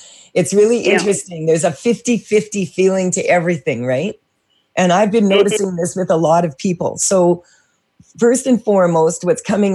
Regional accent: Canada; because I'm Canadian, I'm assuming, that I was saying I'm sorry up to 25 times a day.

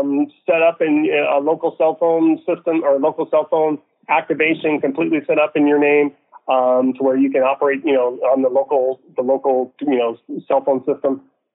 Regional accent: California, United States; when I grew up in the Bay Area, California

